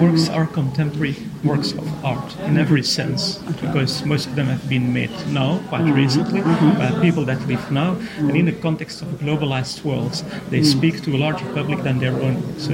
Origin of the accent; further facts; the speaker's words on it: Brussels, Belgium; I was born in Brussels, born and bred in Brussels. So it's bringing Aboriginal art to my hometown.